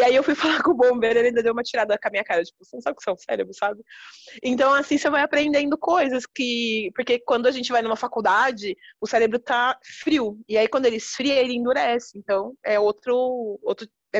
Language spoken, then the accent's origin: Portuguese; Paraná, Brazil; eu sou paranaense, mas minha família mora em Cerquilho, aqui no interior, fica mais ou menos 1h30 daqui de Sorocaba.